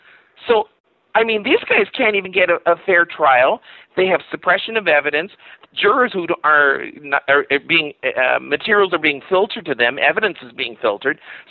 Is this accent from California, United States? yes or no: yes; Baldwin Park, California, United States; Baldwin Park, California, we call it Helltown, USA. I was a kid from Helltown, USA.